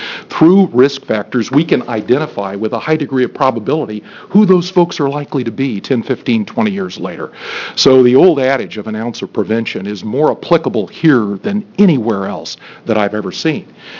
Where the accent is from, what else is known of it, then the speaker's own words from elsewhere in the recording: Eugene, Oregon, United States; But Eugene, in particular, and I'll pick on my hometown